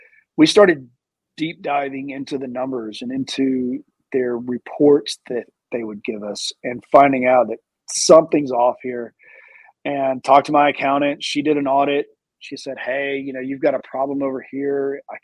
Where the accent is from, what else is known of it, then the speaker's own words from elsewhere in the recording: Chattanooga, Tennessee, United States; And I'm from Chattanooga. I grew up there. I went to college there. My family is still there.